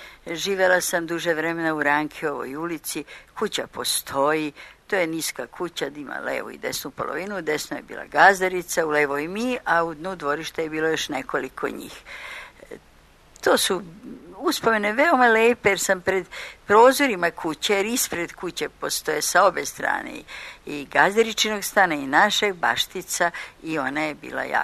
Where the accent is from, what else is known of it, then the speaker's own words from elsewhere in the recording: Novi Sad, Vojvodina, Serbia; now in Belgrade, Serbia; I tako sam ja postala Beograđanka, a u stvari sam rođena u Novom Sadu, koji je moj dragi rodni grad, rođena u jednoj senovitoj divnoj ulici Lukijana Mušickog.